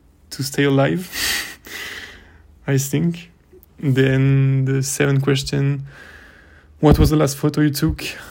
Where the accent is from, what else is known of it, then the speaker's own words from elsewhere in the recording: Cannes, Provence-Alpes-Côte d'Azur, France; English is a second language; I am 21 years old. I'm from Cannes, around Cannes. It's a city like Le Cannet.